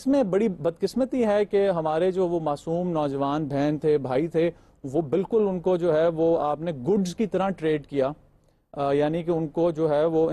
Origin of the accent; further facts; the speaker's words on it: Pakistan; جس پاکستان کو میں جانتا ہوں اور جس پاکستان میں پل بڑھ کے میں بڑا ہوا ہوں